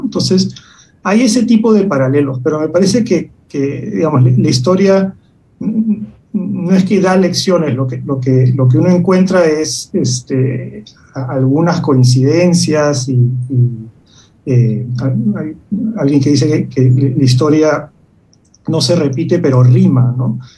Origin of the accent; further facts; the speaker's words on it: Peru; también es nuestra memoria colectiva como peruanos